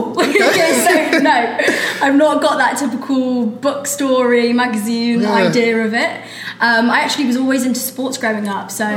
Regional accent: Leicester, East Midlands, United Kingdom; also born or lived in Birmingham; I'm 20 years old, and I was born in Birmingham and raised in Leicester. I still live in Leicester.

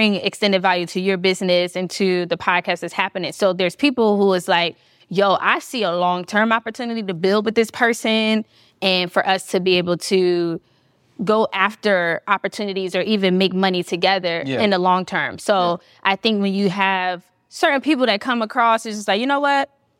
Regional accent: Philadelphia, Pennsylvania, United States; now in Miami, United States; I currently live in Miami, Florida, but I am from Philadelphia.

